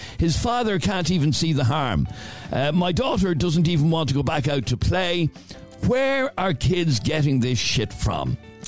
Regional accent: Ireland; By the way, she's Irish, I'm Irish, her father is from Uganda, she's mixed race.

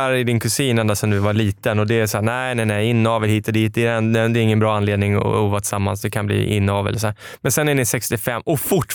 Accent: Stockholm, Stockholm County, Sweden; hon är från Skåne och jag är från Stockholm

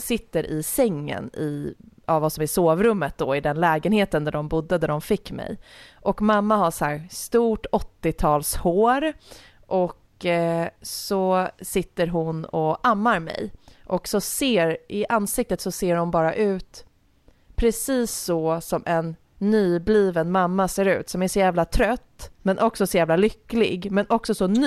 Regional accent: Älta, Stockholm County, Sweden; Sen bestämde sig mina föräldrar för att pappa skulle bygga ett hus till oss. Så min barndom tillbringades i Älta.

